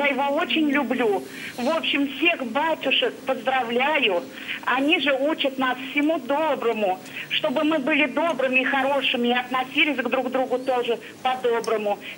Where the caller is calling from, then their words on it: Sterlitamak, Bashkortostan, Russia; Вы знаете, я звоню из Башкирии, из города Стерлитамака. Из города Стерлитамака, из Башкирии.